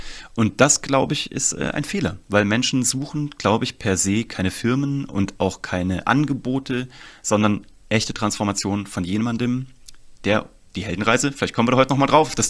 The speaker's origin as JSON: {"language": "German", "town": "Kassel", "region": "Hesse", "country": "Germany", "said": "ich komme aus Kassel eigentlich."}